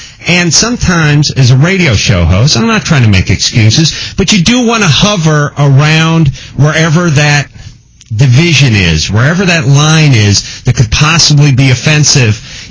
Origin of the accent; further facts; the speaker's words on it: Los Angeles, California, United States; born there; I live here in Los Angeles. I was born here in Los Angeles.